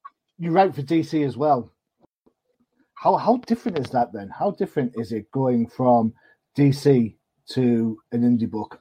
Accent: United Kingdom; I know I'm Brit

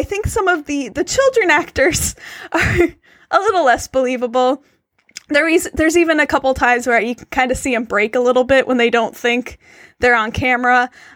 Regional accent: United States; Yeah, I think as an American, especially going into this cold, it helps to have the background and the history

